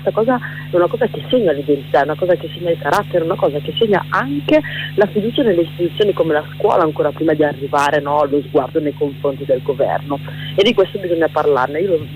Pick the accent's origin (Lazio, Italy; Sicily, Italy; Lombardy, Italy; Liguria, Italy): Lombardy, Italy; also born or lived in Rwanda; Io sono nata in Ruanda e sono stata adottata da una famiglia bresciana. Io sono cresciuta in un contesto come quello della Bassa Bresciana